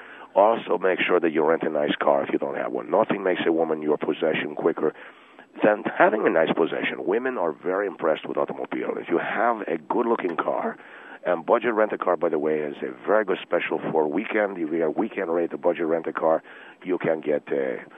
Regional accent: Argentina; because I am from Argentina

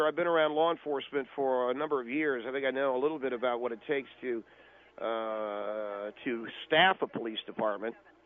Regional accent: Hawthorne, California, United States; I come from Hawthorne, California.

